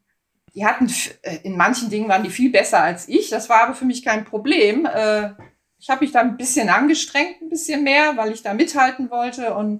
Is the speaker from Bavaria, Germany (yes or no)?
no; Kiel, Schleswig-Holstein, Germany; Ich bin in Kiel aufgewachsen